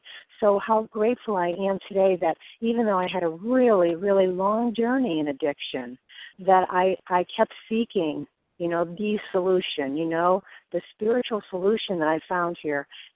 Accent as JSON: {"language": "English", "region": "Connecticut", "country": "United States", "lives_now": "Naples, United States", "said": "I'm from Connecticut. I'm in Naples, Florida."}